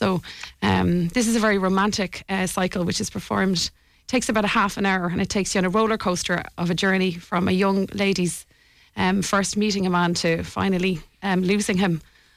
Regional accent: Dublin, Leinster, Ireland; now in Galway, Ireland; Yeah, so I'm from Dublin and I studied mechanical engineering in UCD, and my first graduate job in Boston Scientific is what brought me to Galway.

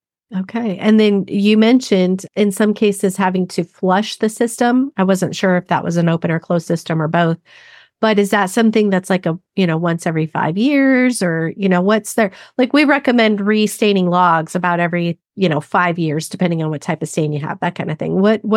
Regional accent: Arizona, United States; So yeah, I'm from Arizona. So originally from Arizona, so that AC issues are definitely a theme there.

